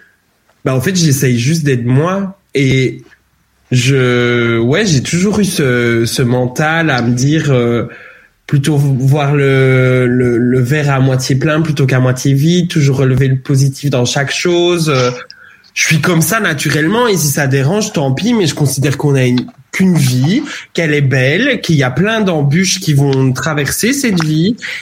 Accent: Liège, Wallonia, Belgium; now in Brussels, Belgium; J'ai grandi en Belgique, évidemment, et j'y resterai à vie, je crois, parce que j'adore mon pays. Mais de base, je suis pas du tout de Bruxelles. Je suis du côté de Liège, et c'est vrai que je suis arrivée ici par amour et pour d'autres raisons.

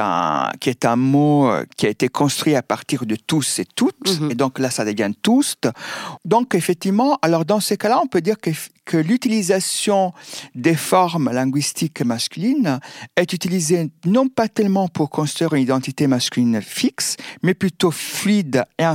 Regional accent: Italy; now in France; parce que justement, je viens d'Italie, je suis venu en France.

